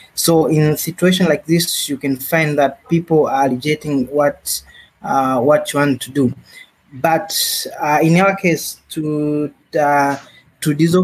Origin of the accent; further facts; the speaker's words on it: Tanzania; I'm basically from Tanzania.